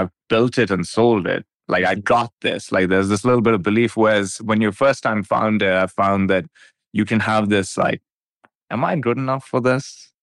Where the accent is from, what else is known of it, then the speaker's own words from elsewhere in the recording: Pakistan; Like, I remember growing up in Pakistan, it was a war zone.